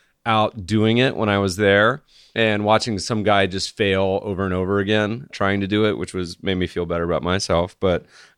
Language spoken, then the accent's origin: English; Peru; I grew up in Peru.